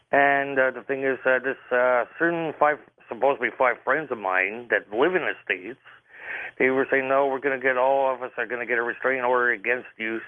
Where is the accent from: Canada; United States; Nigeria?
Canada; since I'm a Canadian citizen